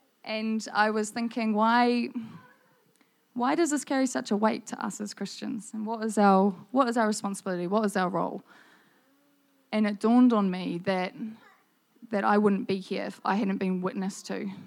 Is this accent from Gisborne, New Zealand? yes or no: yes; Gisborne, New Zealand; now in Rotorua, New Zealand; But I'm originally, I hail from Gisborne, Te Tairawhiti.